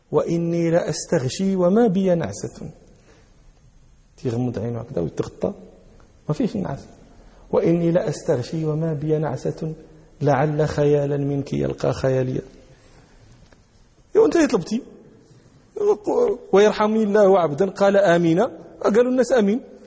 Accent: Morocco; أهل البدو عندنا في المغرب، في بعض نواحي المغرب

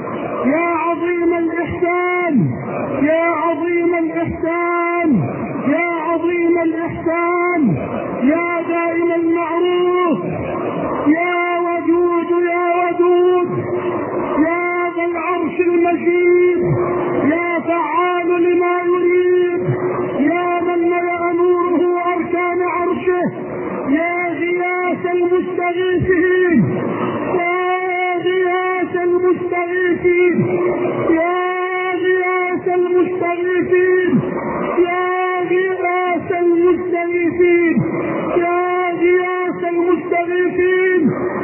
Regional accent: Egypt; اللهم اجعل بلدنا مصر راحة للأمن والأمان

